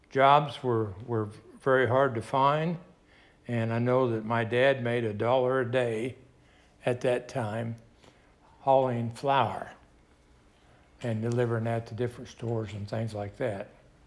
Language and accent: English; Neodesha, Kansas, United States; born there; also born or lived in Altoona, Kansas; I was born in Neodesha, Kansas in January 21st, 1941. My folks at that time lived in Altoona, Kansas, and we lived by the railroad tracks.